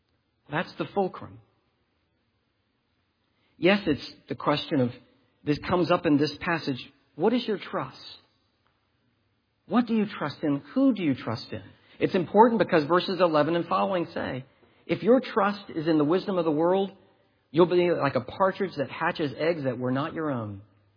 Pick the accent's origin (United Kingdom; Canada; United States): United States; South Carolina; I grew up around South Carolina long pines.